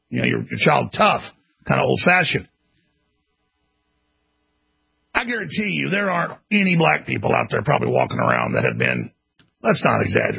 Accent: Dallas, Texas, United States; That said, I grew up in Dallas, Texas, and I had a lot of black friends as I played sports

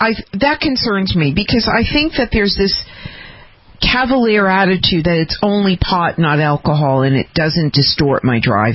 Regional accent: Massachusetts, United States; in the state, my home state of Massachusetts.

